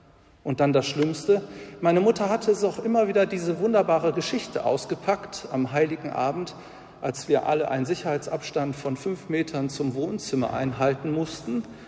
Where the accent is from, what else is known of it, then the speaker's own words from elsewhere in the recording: Tönnisheide, North Rhine-Westphalia, Germany; ich komme ja aus Tönnesheide, aus der Nähe von Neviges, und wir waren sehr Wuppertal orientiert